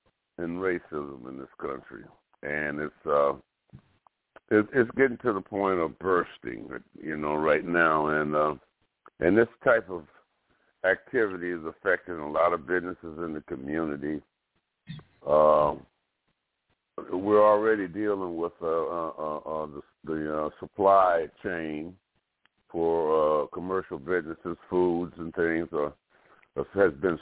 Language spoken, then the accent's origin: English; Alabama, United States; I'm personally from Alabama, and among a lot of the children, Caucasian and African American, there's a lot of friendship